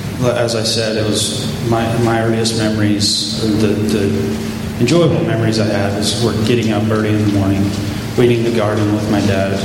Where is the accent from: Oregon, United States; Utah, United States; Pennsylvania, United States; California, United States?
Utah, United States; Sandy; born there; also born or lived in Salt Lake Valley; I was born here in Sandy, or in Salt Lake Valley in Sandy, Utah, up at the mouth of Little Cottonwood Canyon in the old Jeff's house that used to stand up there that's been now taken down.